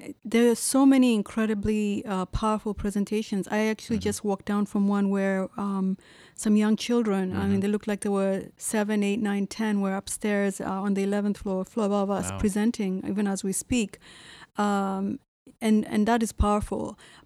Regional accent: Nigeria; also born or lived in Tanzania; I was born in Tanzania and raised in Nigeria

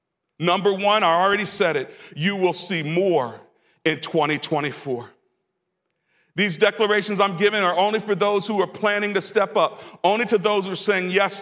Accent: Maryland, United States; It may have meant that I grew up in Prince George's County.

